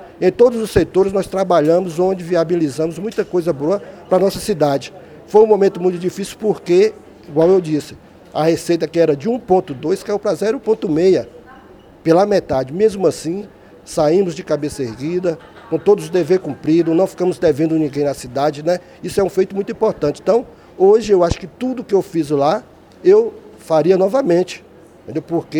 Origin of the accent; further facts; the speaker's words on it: Catiba, Brazil; Catiba é minha terra, minha cidade natal, né? E a gente nasceu e vivemos lá, minha família, meu pai e todos os nossos amigos.